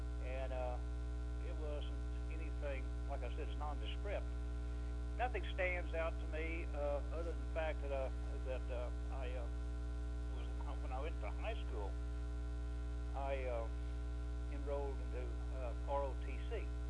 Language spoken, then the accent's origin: English; Texas, United States; also born or lived in New Mexico, United States; I didn't grow up in Coleman at all. I grew up mostly in West Texas, eastern New Mexico.